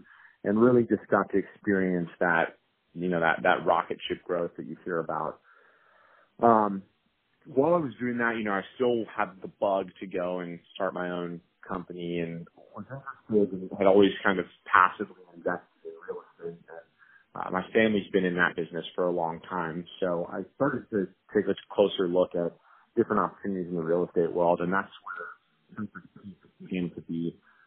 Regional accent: Colorado, United States; So, by way of background, I grew up in Colorado, then I went to USC

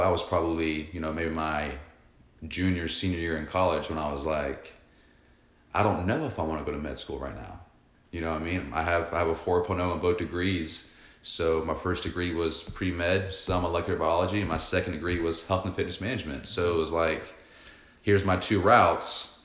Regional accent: Savannah, Georgia, United States; Born and raised in Savannah, Georgia.

